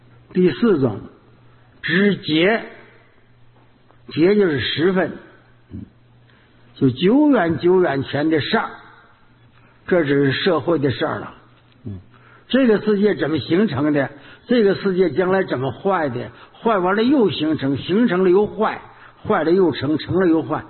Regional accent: Heilongjiang, China; 像我们黑龙江人，东北的

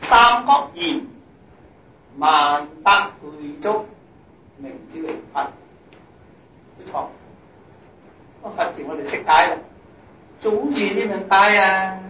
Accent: Guangdong, China; 但我哋广东人咧就占咗范人嗰个江啊

